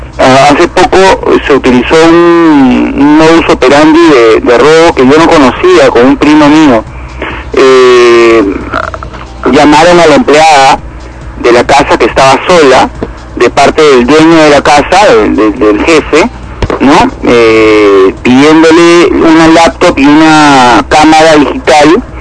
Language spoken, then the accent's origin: Spanish; Peru; es unirnos como peruanos